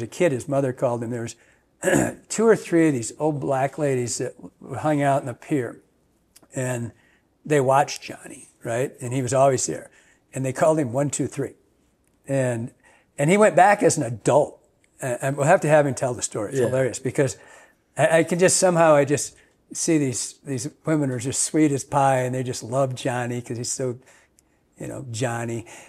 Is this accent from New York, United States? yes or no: no; Michigan, United States; So I grew up in Michigan and we'd teach.